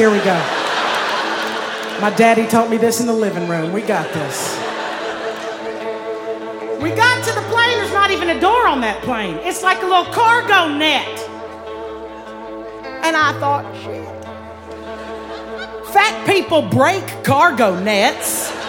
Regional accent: Louisiana, United States; Only I'm from Louisiana, so tandem is not a fucking word I know.

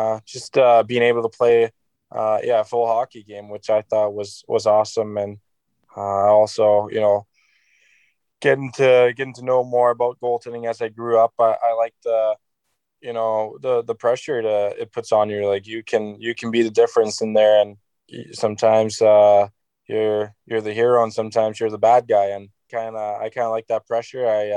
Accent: Aalborg, North Denmark Region, Denmark; It started out by my dad taking me to the pro games in my hometown here. We would go watch the hockey games, and you know, this goalie that played in my hometown

